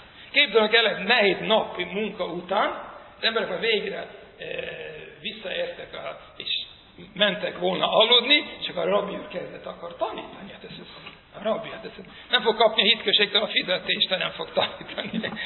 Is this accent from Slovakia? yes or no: no; New York City, New York, United States; én olyan környéken nőttem fel, mondjuk hányan voltak ott Brooklynban, Williamsburg negyedben